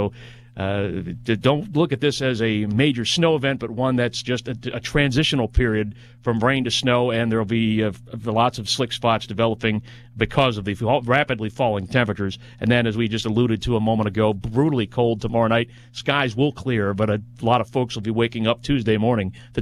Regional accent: New Jersey, United States; born or raised there

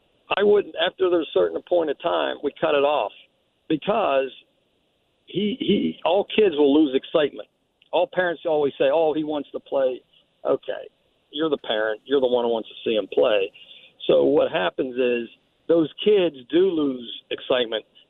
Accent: Pittsburgh, Pennsylvania, United States; I grew up in an area of blue – I grew up around Pittsburgh. We grew up in a coal mining town.

